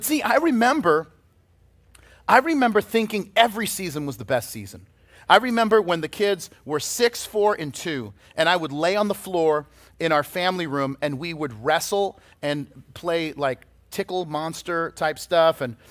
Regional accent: Boston, Massachusetts, United States; Now, growing up in Boston, we had every season brought an opportunity to do something different.

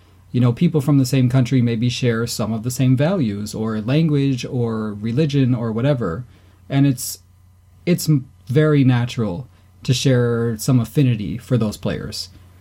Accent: United States; As an American, I think I see clearly that those things are linked pretty closely.

